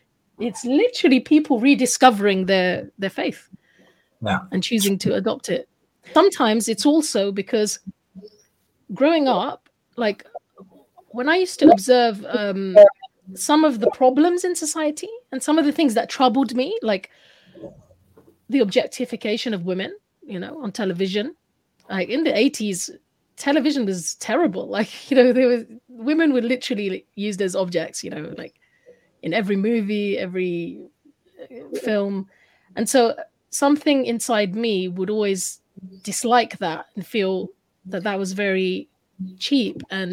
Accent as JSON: {"language": "English", "region": "London", "country": "United Kingdom", "tie": "born or raised there", "said": "I was born here in London in 79. And I must say, growing up"}